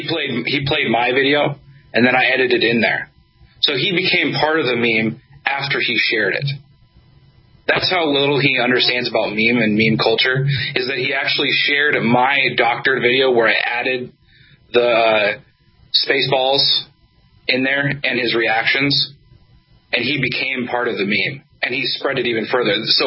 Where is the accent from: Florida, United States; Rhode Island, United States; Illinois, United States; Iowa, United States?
Iowa, United States; now in Kansas City, United States; I am from Iowa, and I am from Kansas City because I moved here.